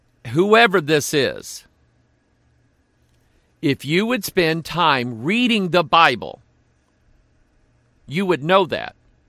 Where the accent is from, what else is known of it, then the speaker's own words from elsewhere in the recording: United States; now, I'm an American. I like my tea cold and sweet.